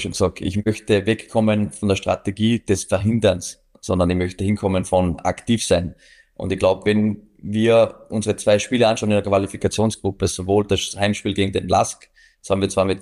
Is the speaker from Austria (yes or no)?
yes; Salzburg, Austria; natürlich bin ich mit Salzburg, ist meine Heimatstadt, ist mein Heimatclub, da wo ich groß geworden bin